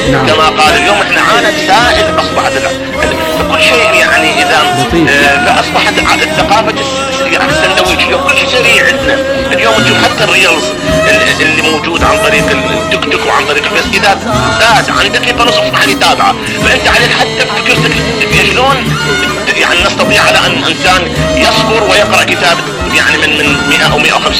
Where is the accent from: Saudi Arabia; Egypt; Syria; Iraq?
Iraq; عندنا بالعراق